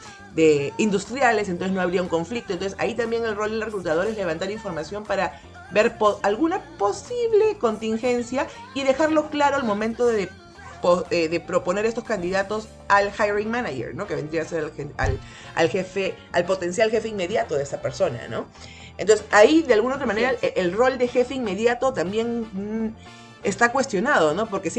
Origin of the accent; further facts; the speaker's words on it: Peru; desde el punto de vista del Perú, que es donde yo soy peruana y estoy aquí